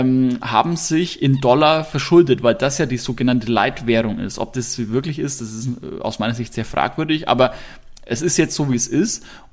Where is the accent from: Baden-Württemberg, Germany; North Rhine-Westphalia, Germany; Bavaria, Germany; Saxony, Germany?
Bavaria, Germany; Hersbruck; Also ich komme aus Hersbruck, das ist etwas außerhalb von Nürnberg.